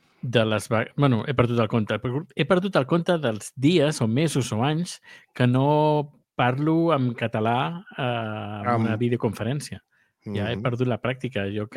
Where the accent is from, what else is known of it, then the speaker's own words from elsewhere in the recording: Catalonia, Spain; moved away; com que no he viscut a Catalunya durant tots aquests anys, jo crec que el meu català s'ha mantingut dins del meu cervell intacte